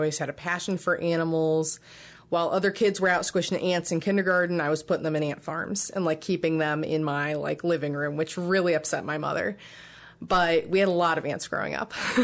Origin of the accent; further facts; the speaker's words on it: Ohio, United States; So I am from Ohio originally.